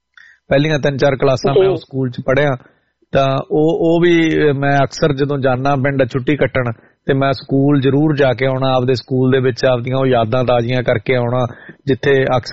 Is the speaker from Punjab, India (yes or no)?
no; Desu Malkana, Haryana, India; ਮੇਰਾ ਪਿੰਡ ਇੱਕ ਹਰਿਆਣਾ ਪੰਜਾਬ ਦੇ ਕੰਢੇ ਦੇ ਉੱਤੇ ਵਸਿਆ ਪਿੰਡ ਆ ਜੀ, ਦੇਸੂ ਮਲਕਾਣਾ ਉਹਦਾ ਨਾਂ, ਛੋਟਾ ਜਿਹਾ ਪਿੰਡ ਆ ਤੇ ਐਡਾ ਛੋਟਾ ਵੀ ਨਹੀਂ, 3-4 ਹਜ਼ਾਰ ਦੀ ਆਬਾਦੀ ਹੈਗੀ ਆ